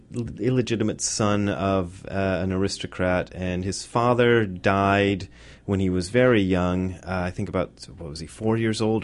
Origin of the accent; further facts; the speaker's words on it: Ohio, United States; also born or lived in Japan; I started in Ohio. I grew up in Ohio and then moved to Japan for a number of years